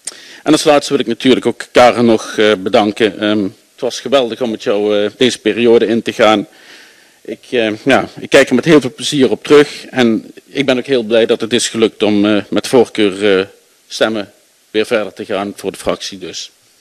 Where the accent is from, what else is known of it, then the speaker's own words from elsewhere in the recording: Eindhoven, North Brabant, Netherlands; now in Weert, Netherlands; ben ik in 2016 verhuisd van Eindhoven naar Weert. Ik had toen het gevoel van ik ben een Eindhovenaar, ik blijf een Eindhovenaar. Het samenwerken met iedereen hier heeft er wel voor gezorgd dat ik me langzamerhand echt wel Weertenaar ben gaan voelen.